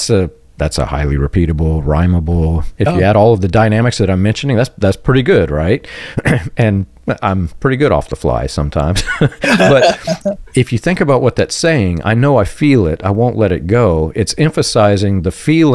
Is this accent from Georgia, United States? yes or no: yes; Georgia, United States; because I grew up playing in Georgia, and that's a common phrase, an earworm.